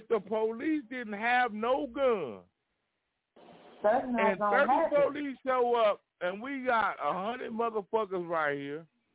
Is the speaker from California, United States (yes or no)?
yes; Los Angeles, California, United States; I'm from South Central. I'm from South Central. 75th and Central. I'm from South Central.